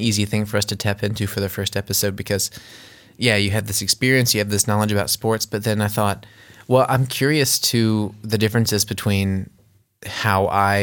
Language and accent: English; United States; how Mo experienced these things growing up in Germany and how I experienced them in America